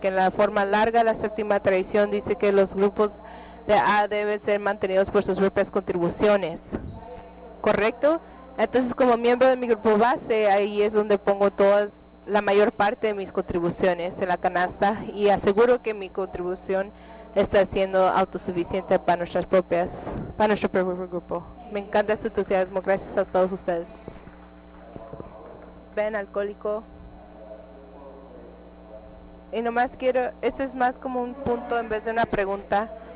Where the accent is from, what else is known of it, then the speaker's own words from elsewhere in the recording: Arizona, United States; also born or lived in San Diego; Soy de Arizona, formalmente de Imperial de San Diego. Y estoy allí como a los 20 algo años.